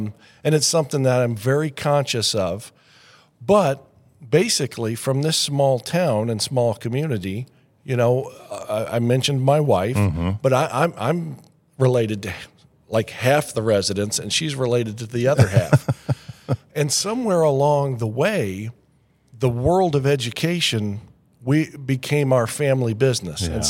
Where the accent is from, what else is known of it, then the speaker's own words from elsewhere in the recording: North Judson, Indiana, United States; Well, actually, I'm originally from North Judson.